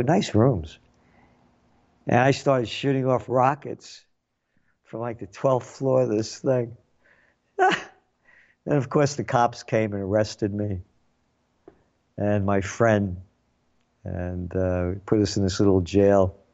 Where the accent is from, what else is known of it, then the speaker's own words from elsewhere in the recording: New York, United States; But of course, you know, being a New Yorker, and so I go down to Chinatown, buy a ton of fireworks